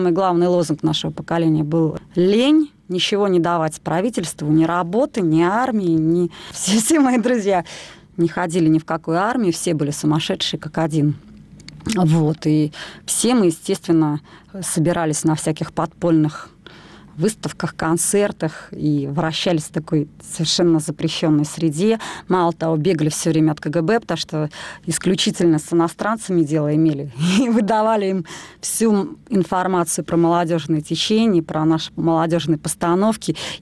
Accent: Veliky Novgorod, Novgorod Oblast, Russia; moved away as an adult; Я сама из Новгорода, мы из Новгорода родом. Да, новгородская девчонка.

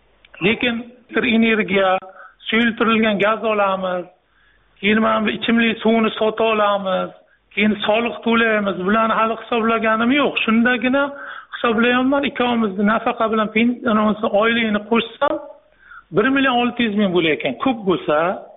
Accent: Qarshi, Qashqadaryo Region, Uzbekistan; o'zim Qarshi shahrida tug'ilib Qarshag'ira o'ski katta bo'lganman.

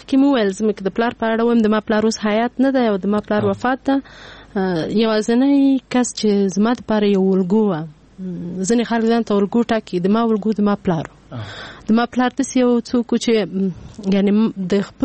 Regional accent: Paktia, Afghanistan; ما ته دا ټوله پکتیا خپل کور ښکارېږي. او باور وکړئ په نوم یې ویاړم چې زه پکتیاوالی یم.

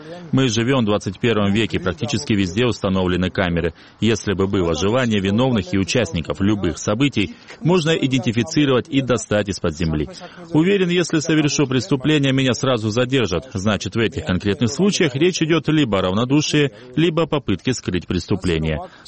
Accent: Georgia; Вообще, мы, грузины, привыкли к такому.

